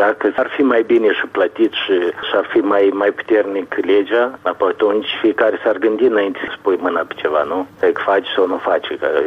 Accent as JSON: {"language": "Romanian", "country": "Moldova", "said": "noi, ca moldoveni"}